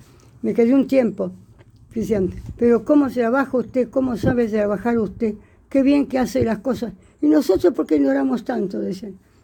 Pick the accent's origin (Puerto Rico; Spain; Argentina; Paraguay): Argentina; Gobernador Castro, Buenos Aires; also born or lived in San Pedro; nací en el sanatorio de San Pedro y me crié siempre en Gobernador Castro.